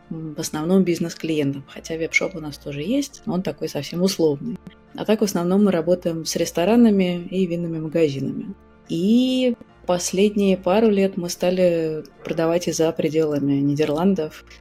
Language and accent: Russian; Saint Petersburg, Russia; now in Rotterdam, Netherlands; я из Петербурга, в настоящее время живу в Голландии, в Роттердаме.